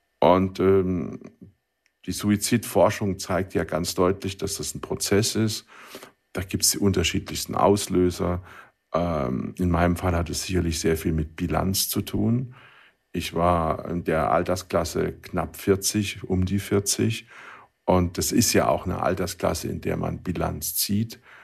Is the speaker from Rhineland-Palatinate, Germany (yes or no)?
yes; Oggersheim, Rhineland-Palatinate, Germany; born or raised there